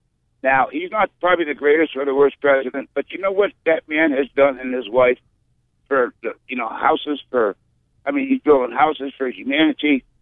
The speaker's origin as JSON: {"language": "English", "region": "Vermont", "country": "United States", "said": "Now, I'm from Vermont, Bernieville."}